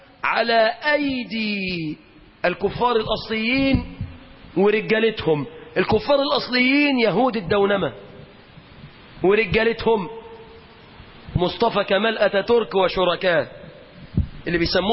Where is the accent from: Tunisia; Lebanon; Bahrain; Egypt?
Egypt; بلادنا مصر